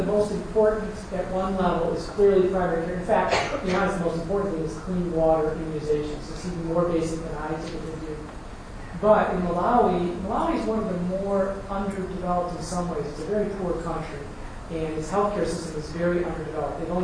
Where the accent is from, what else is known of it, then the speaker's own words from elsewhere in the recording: Chicago, Illinois, United States; also born or lived in New York City; I grew up in Chicago, New York City, and I'm more urban.